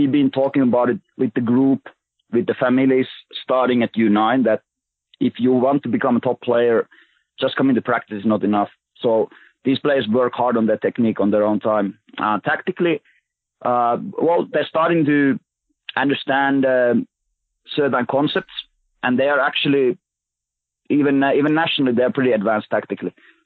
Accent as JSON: {"language": "English", "town": "Äänekoski", "region": "Central Finland", "country": "Finland", "tie": "born or raised there", "second_language": "English", "said": "Yeah, so grew up in Finland in the central Finland region, a town of Äänekoski, pretty small place"}